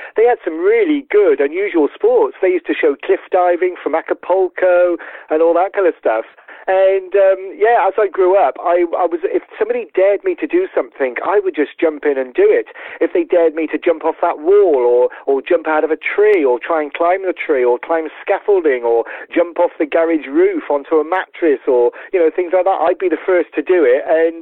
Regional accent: Cheltenham, South West England, United Kingdom; I come from Cheltenham in Gloucestershire, and we have one of the biggest dry ski slopes in the country in Gloucester

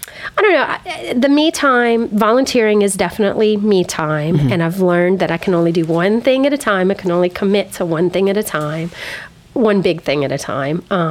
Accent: Covington, Louisiana, United States; In Covington.

